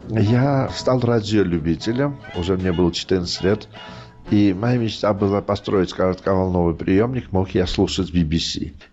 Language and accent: Russian; Georgia; Я говорю, «Нет, я грузин».